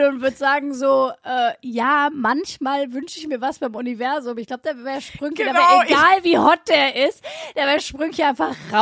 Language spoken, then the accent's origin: German; Essen, North Rhine-Westphalia, Germany; Altenessen ist der Stadtteil in Essen, wo ich herkomme, wo Sprünkis Oma wohnt